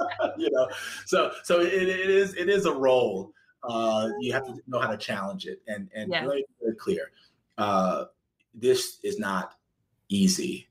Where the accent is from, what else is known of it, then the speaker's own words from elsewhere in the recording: Chicago, Illinois, United States; And I grew up in Chicago. So it's like that was like what I grew up on.